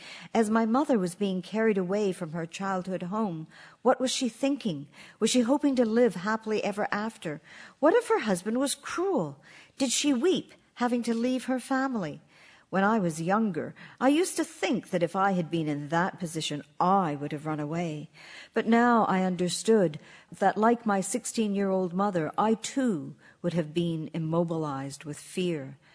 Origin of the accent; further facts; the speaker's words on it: Acton, Ontario, Canada; But when I was a child growing up in Acton, it was famous for a tannery which tanned leather goods.